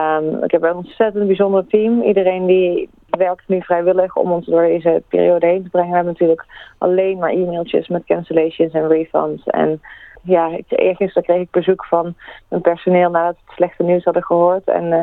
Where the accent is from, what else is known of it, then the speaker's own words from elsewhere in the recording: Netherlands; now in Australia; Maar gelukkig zijn wij Nederlanders wel wat nuchtiger.